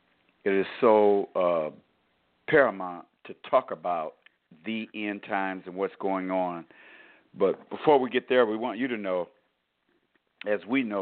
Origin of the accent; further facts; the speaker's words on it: Michigan, United States; born there; moved away as an adult; I relocated from my home state of Michigan, the state I was born in, and I relocated in December of 2016 to the state of Florida.